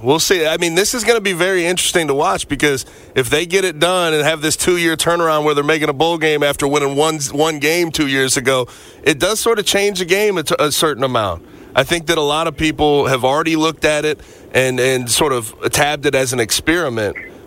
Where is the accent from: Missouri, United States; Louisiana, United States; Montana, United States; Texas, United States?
Missouri, United States; Now, I want to talk about my home state program, the Missouri Tigers.